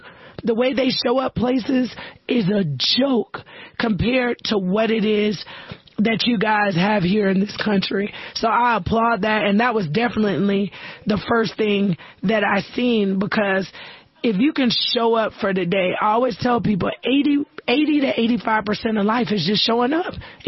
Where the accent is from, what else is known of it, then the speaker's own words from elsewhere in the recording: United States; but it was 2 miles for me as an American.